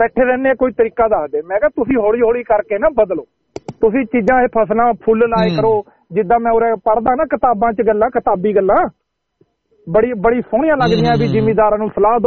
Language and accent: Punjabi; Haryana, India; ਮੈਂ ਬੇਸਿਕਲੀ ਹਰਿਆਣੇ ਤੋਂ ਬਿਲੋਂਗ ਕਰਦਾ